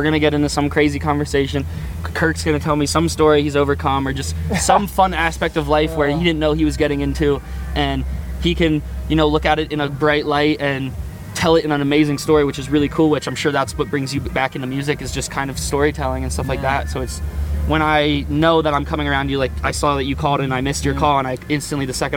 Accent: East Coast, United States; I'm from the East Coast

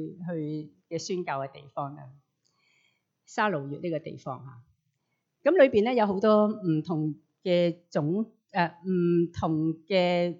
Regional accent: Hong Kong; 我来自香港的人呢，差不多年纪的人呢，都会认识一个人呢

